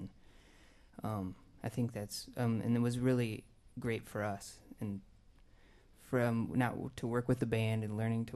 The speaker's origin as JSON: {"language": "English", "region": "Iowa", "country": "United States", "moved": "yes", "said": "We're both from Iowa, and then started out in Tucson, Arizona, pretty randomly."}